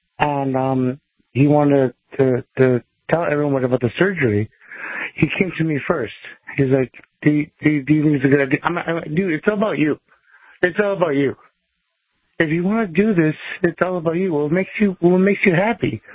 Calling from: Los Angeles, California, United States; from Los Angeles.

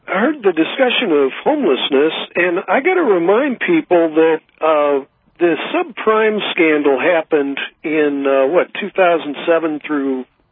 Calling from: San Francisco, California, United States; I'm the guy from San Francisco where they've gotten up into $6,000 a month for a one-bedroom apartment out here.

